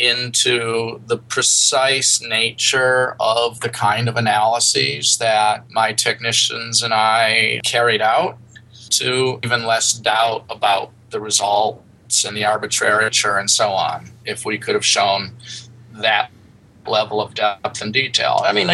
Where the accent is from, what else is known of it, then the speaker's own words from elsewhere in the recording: United Kingdom; despite being British and loving to put odds on betting boards